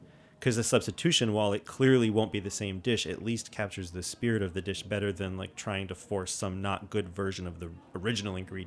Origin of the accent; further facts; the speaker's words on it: New York City, New York, United States; growing up in New York City, where it's obviously a global city and there are restaurants of all kinds